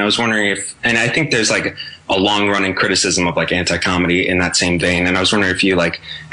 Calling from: New Jersey, United States; I am calling from New Jersey.

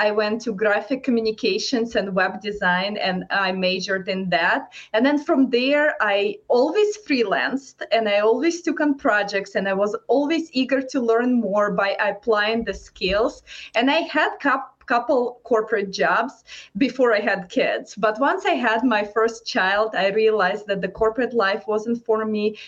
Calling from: United States; I'm tuning in from United States and you are ahead of me.

